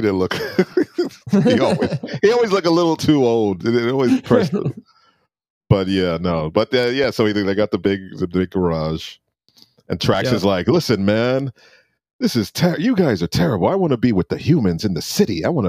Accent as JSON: {"language": "English", "town": "New York City", "region": "New York", "country": "United States", "said": "And this is where I had to pull an abrupt stop as a New Yorker."}